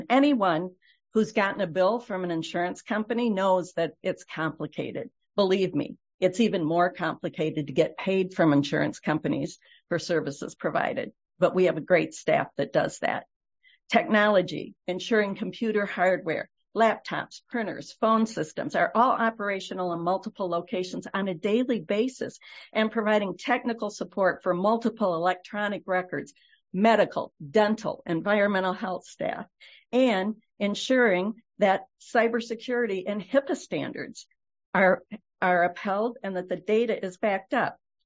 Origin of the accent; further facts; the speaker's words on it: Bear Creek Township, Michigan, United States; from Bear Creek Township.